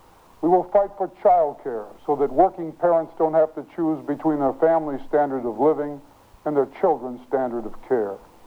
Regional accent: Spokane, Washington, United States; One of my first jobs was a deputy prosecutor in my hometown of Spokane, Washington.

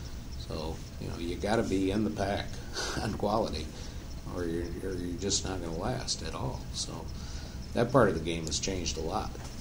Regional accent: Lansing, Michigan, United States; to do it in my hometown. It's pretty special. And, you know, just the whole Lansing workforce makes it even more special.

